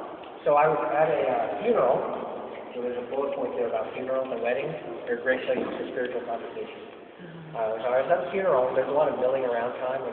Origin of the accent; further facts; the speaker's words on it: China; I grew up in China, and really there's no official religion there. Most people are atheists.